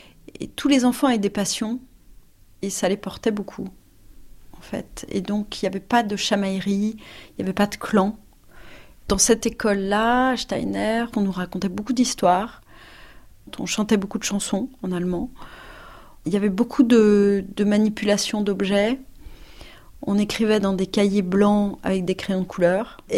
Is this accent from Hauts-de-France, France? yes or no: no; Paris, Île-de-France, France; J'ai grandi à Paris et j'ai été dans une petite école privée du coin.